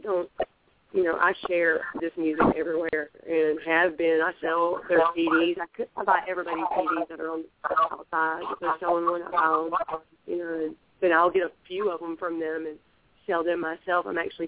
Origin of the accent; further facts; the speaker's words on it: Bossier City, Louisiana, United States; I'm from Louisiana, Bossier City